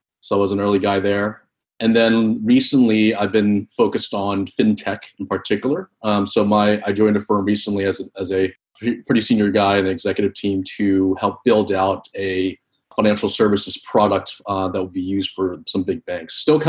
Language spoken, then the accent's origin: English; East Coast, United States; So I am Vietnamese American. I grew up in the East Coast.